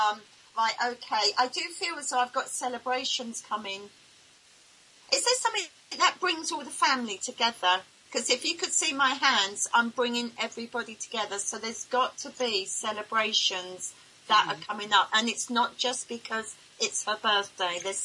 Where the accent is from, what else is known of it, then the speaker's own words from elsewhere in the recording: England, United Kingdom; Sometimes I say something and I forget that I'm English